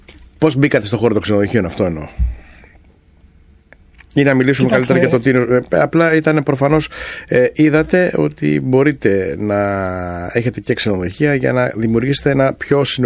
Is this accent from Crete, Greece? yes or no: yes; Chania, Crete, Greece; Ως Χανιώτης